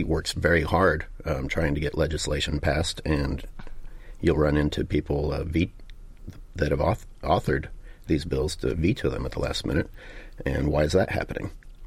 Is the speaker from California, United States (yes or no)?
no; Kansas, United States; I grew up in Kansas.